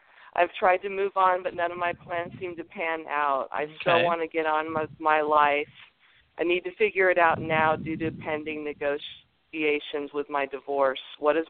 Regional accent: Berkeley, California, United States; born there; I was born on May 12, 1965 at 7:26 a.m. in Berkeley, California.

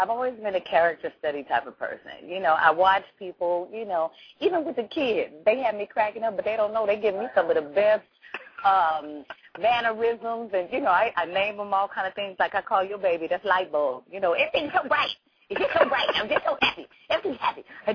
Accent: Los Angeles, California, United States; I'm from South Central, you know

